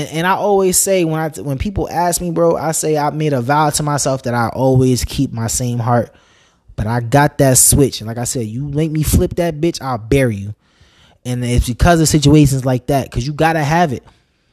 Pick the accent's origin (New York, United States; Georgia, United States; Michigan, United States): New York, United States; There was a point in time when I grew up in New York.